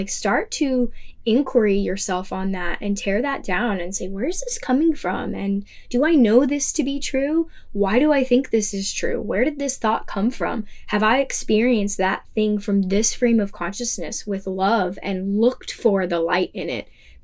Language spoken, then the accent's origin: English; Arizona, United States; we didn't really do much else in Arizona because we're from Arizona, so we'd already spent a lot of time there.